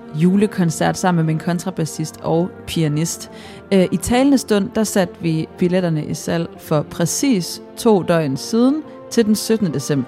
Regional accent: Ringsted, Zealand, Denmark; Ja, ja, ja, ja. Jeg kommer fra Ringsted.

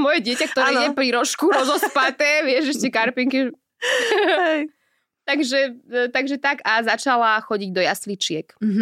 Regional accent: Nitra, Nitra Region, Slovakia; Ja som z Nitry

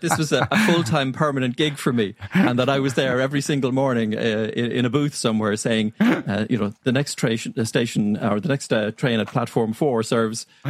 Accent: Ireland; accent: Irish; I'm apparently described as Irish male neutral.

